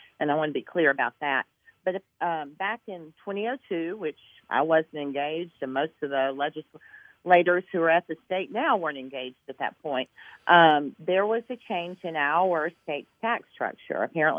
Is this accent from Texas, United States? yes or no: no; Gallatin, Tennessee, United States; hit my hometown, I was in the control room at News Channel 5 in Nashville, and I watched the devastation in my hometown, and I thought, I want to be home.